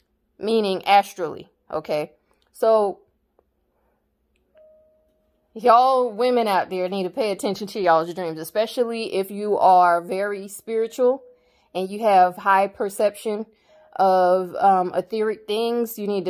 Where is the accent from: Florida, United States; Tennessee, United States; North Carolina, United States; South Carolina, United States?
South Carolina, United States; Myrtle Beach; including him repping my hometown in a track on his Port of Miami 2 album. I woke up out in Myrtle Beach.